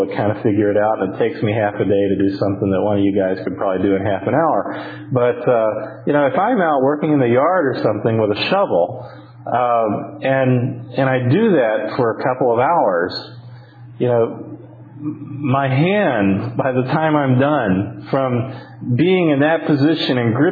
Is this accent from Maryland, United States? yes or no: no; Tampa, Florida, United States; when I was growing up in Tampa